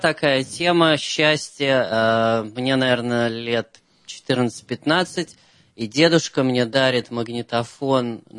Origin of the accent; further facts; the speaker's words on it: Saint Petersburg, Russia; Я из Питера.